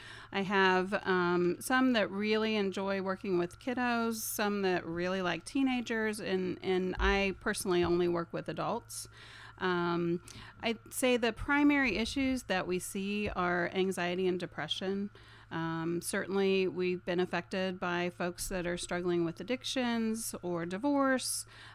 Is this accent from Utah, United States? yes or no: no; Middletown, Ohio, United States; I grew up in Middletown, Ohio